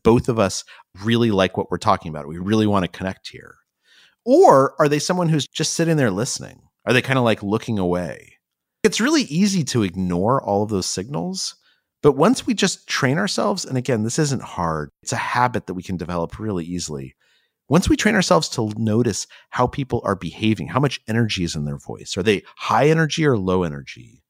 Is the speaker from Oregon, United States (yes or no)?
no; Albuquerque, New Mexico, United States; what I liked about growing up in Albuquerque